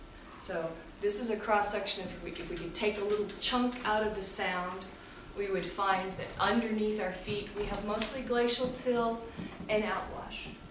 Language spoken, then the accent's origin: English; Oregon, United States; I grew up in Oregon, and Mount St. Helens erupted in the same year I graduated from high school.